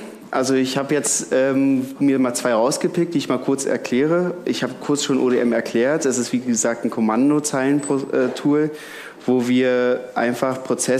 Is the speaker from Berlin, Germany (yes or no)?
yes; Berlin, Germany; Ja, wie gesagt, ich komme aus Berlin.